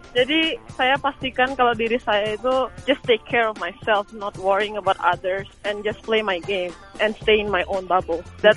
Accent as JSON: {"language": "Indonesian", "region": "Bali", "country": "Indonesia", "lives_now": "United States", "said": "Ya di Bali, saya dari Bali soalnya."}